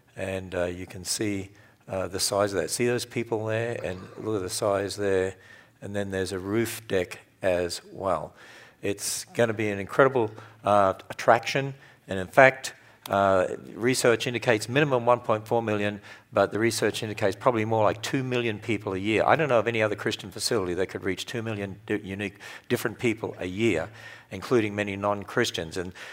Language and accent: English; Australia; my home country of Australia, which was never very Christianized in any way, very pagan country